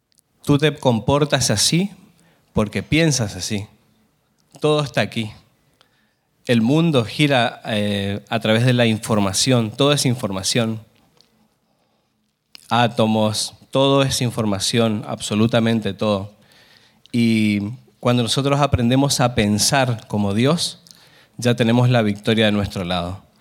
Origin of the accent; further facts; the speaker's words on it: Argentina; yo soy argentino y soy producto de una importación de una finlandesa. Me importaron de allá.